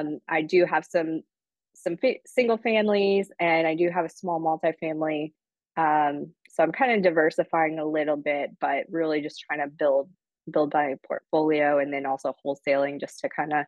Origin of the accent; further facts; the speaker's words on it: Toledo, Ohio, United States; So I grew up in the Midwest. I grew up in Toledo, Ohio, and I was fortunate enough to go to college.